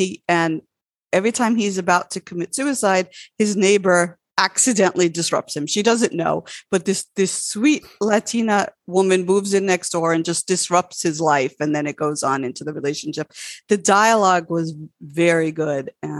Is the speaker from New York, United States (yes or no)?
yes; Long Island, New York, United States; also born or lived in Brooklyn; now in Arizona, United States; I am from Brooklyn, New York, grew up on Long Island, and I've been in Arizona for about 25 years now.